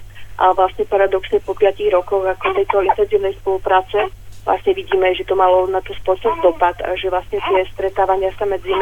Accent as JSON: {"language": "Slovak", "region": "Prešov Region", "country": "Slovakia", "tie": "born or raised there", "said": "Moje rodné mesto je vlastne na severovýchode Slovenska, Vysokých Tatier"}